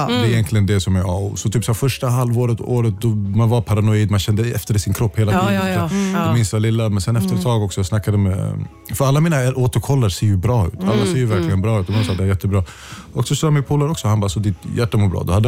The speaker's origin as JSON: {"language": "Swedish", "country": "Eritrea", "said": "Jag är eritrean, vi informerar inte varandra så mycket."}